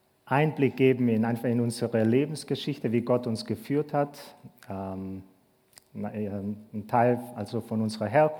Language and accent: German; Bad Urach, Baden-Württemberg, Germany; also born or lived in Croatia; ich bin in Kroatien zwar geboren, aber in Deutschland aufgewachsen, in Bad Urach, wenn das jemand kennt.